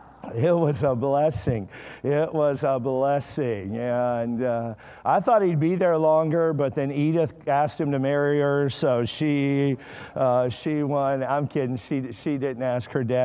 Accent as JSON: {"language": "English", "town": "Amarillo", "region": "Texas", "country": "United States", "said": "And so I'm from Amarillo. My family is."}